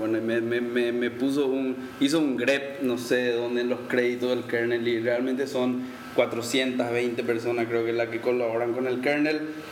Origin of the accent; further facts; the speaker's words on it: Catalonia, Spain; yo soy catalán y no puedo pronunciar este apellido catalán